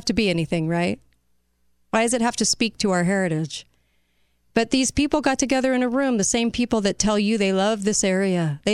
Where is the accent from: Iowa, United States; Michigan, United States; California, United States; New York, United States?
California, United States; And I'm from California, and I never tried to California, Utah.